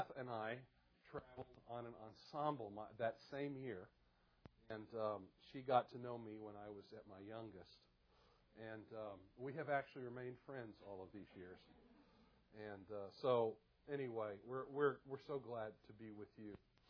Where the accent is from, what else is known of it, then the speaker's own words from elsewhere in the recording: Greenville, United States; I come from Greenville.